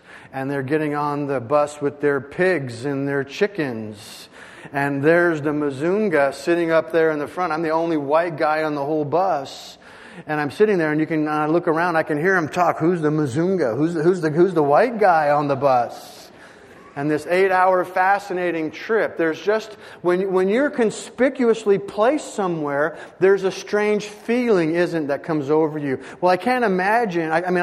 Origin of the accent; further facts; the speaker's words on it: Auburn, California, United States; And I grew up here in Auburn, California.